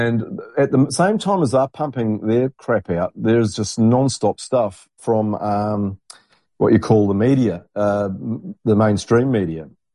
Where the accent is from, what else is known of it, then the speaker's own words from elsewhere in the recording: New Zealand; now in Australia; I didn't realise Donald Trump was our president over here in Australia, but thank goodness I'm a New Zealander and I can escape.